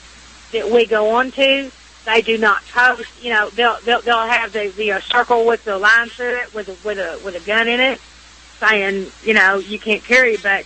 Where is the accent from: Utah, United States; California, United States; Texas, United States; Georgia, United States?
Texas, United States; I'm from Texas.